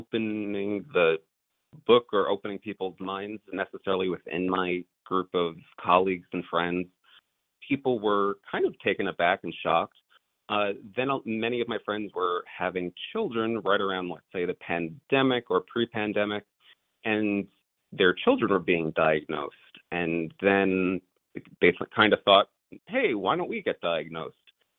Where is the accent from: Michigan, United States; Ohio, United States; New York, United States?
New York, United States; New York City; As I was growing up in New York City, my group of friends, we were kind of sequestered into an accelerated classroom program.